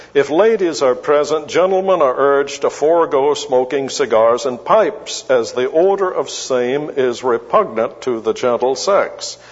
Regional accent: Alabama, United States; I grew up also in Alabama as a little boy, and I can still remember going in public places and seeing spittoons too.

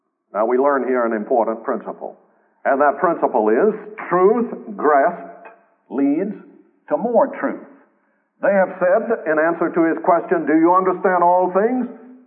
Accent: the South, United States; My contradiction, one of them is that I'm a Southerner, but I was always a Yankee fan in baseball for many years.

